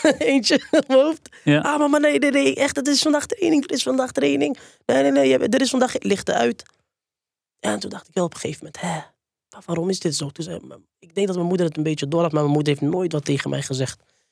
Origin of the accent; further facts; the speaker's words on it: Utrecht, Netherlands; Ook in de cultuur of in de gemeenschap waar ik vandaan kom, uit Utrecht, in de wijk Overvecht.